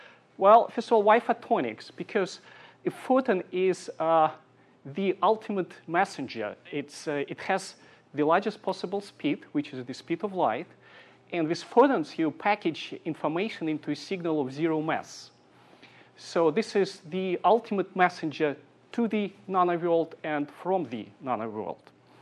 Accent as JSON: {"language": "English", "region": "Siberia", "country": "Russia", "said": "I'm from Siberia, eastern part of Siberia, and I have kind of cosmopolitan background. I worked in many countries."}